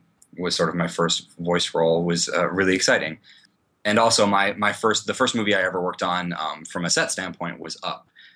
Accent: Minnesota, United States; now in San Francisco, United States; personally, I'm from Minnesota and moved to San Francisco.

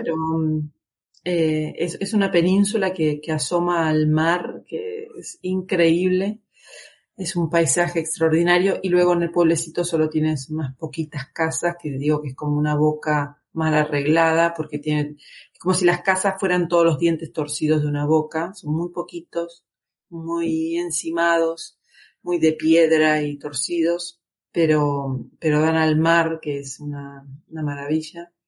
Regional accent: Argentina; now in Spain; cuando diga cazadora es porque ya soy española. Porque en Argentina decimos campera, que no tiene nada que ver, ¿no?

